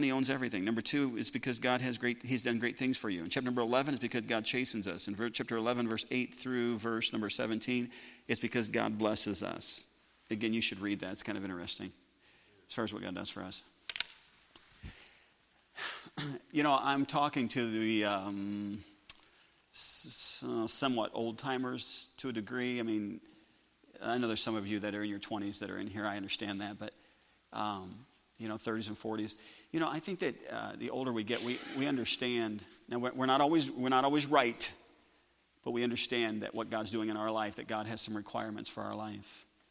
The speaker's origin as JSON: {"language": "English", "town": "Sauk Village", "region": "Illinois", "country": "United States", "tie": "born or raised there", "said": "Because growing up in Sauk Village, my dad was the pastor, and everybody that left the Christian school, they always left the church."}